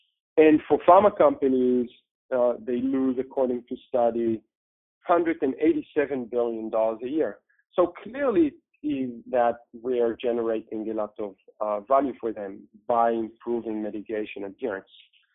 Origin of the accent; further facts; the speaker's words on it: Israel; I come from Israel.